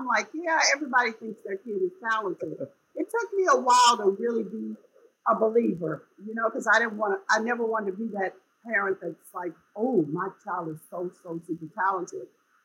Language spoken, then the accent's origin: English; Galveston, Texas, United States; Well, I mean, I was the youngest of seven, and our lives really centered a lot around the beach, because Galveston, a lot of people don't know it, but it